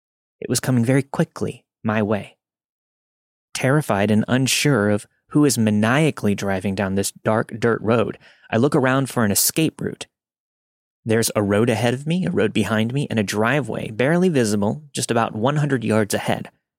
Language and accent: English; Midwest, United States; I'm from the Midwest.